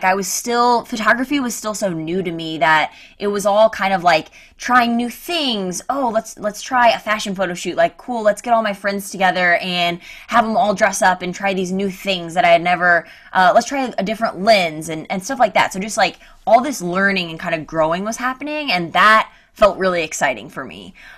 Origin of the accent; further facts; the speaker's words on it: Missouri, United States; I grew up in Missouri, in a very small town.